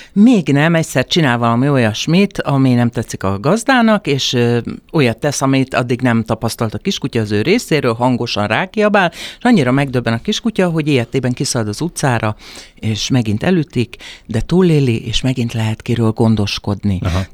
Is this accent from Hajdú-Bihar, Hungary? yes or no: yes; Hajdúnánás, Hajdú-Bihar, Hungary; now in Budapest, Hungary; egy 5 gyerekes családban elsőként születtem, tehát én voltam, aki először fölköltöztem Hajdonánásról Budapestre